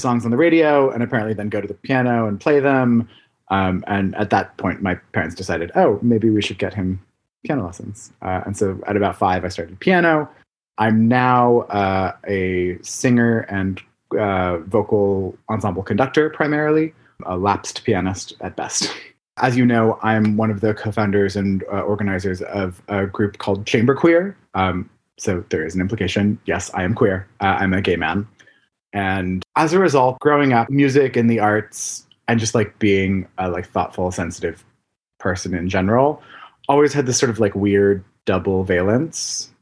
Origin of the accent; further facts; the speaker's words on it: Connecticut, United States; I grew up in Connecticut. My parents are veterinarians.